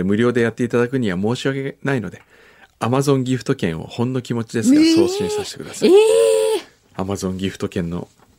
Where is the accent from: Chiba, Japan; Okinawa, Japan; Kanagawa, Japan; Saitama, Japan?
Kanagawa, Japan; Kamakura; 私は生まれ育ちが鎌倉のど真ん中なので、大人になるまでは観光などという言葉を意識したことがなかったのですが